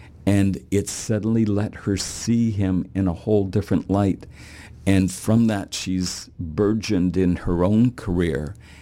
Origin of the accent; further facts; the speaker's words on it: Canada; I'm from Canada. I'm looking for people's ideas about outer space."